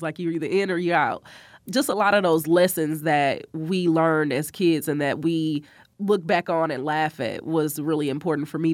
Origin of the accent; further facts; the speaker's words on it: Midwest, United States; she felt like it was really unique that our story was based in the Midwest and that we're from the Midwest.